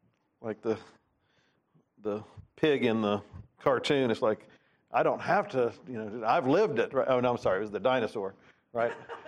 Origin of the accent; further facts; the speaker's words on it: United States; And I did it for the same reason, because being American, everyone loves an underdog.